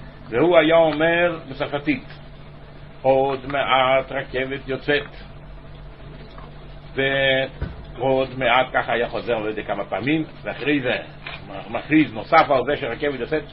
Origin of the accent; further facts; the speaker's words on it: France; אני בא מצרפת מצרפת אז אני לא יודע איך זה במדינות אחרות